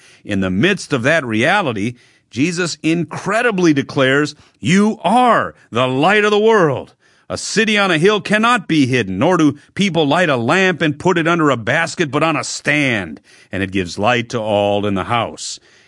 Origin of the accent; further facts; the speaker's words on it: Michigan, United States; growing up in Michigan here in the United States, the cloudy, snowy days never seem to end this time of year.